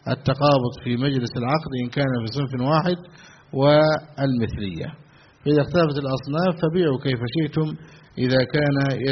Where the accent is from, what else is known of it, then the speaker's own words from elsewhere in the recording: Egypt; ما يسمى بالعيدية في بلادنا مصر